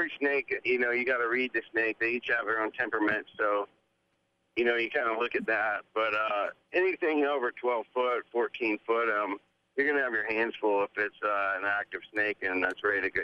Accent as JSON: {"language": "English", "region": "Florida", "country": "United States", "tie": "born or raised there", "said": "But, you know, growing up in Florida here, I've done every job, digging a ditch and swinging a hammer on concrete jobs."}